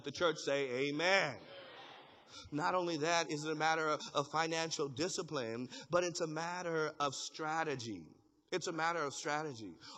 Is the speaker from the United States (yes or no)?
yes; Sacramento, California, United States; also born or lived in Virginia; I'm from Virginia. Look, originally from Sacramento, but I met my wife in Virginia, from Virginia.